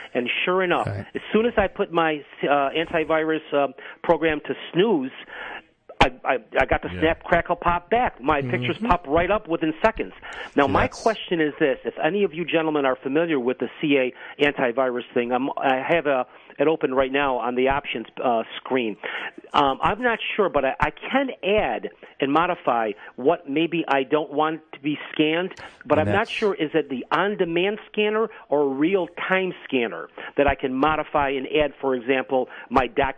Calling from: Rochester, New York, United States; The city of Rochester.

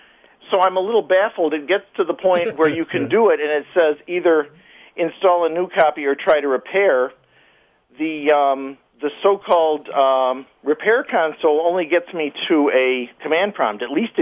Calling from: Greece; I'm in Greece.

